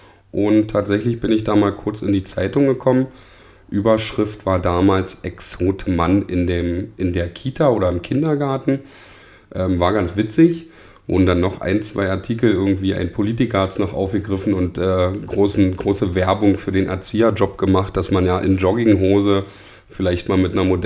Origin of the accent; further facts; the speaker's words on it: Jüterbog, Brandenburg, Germany; ich bin 33 Jahre alt, bin aus Jüterbock, arbeite in Jüterbock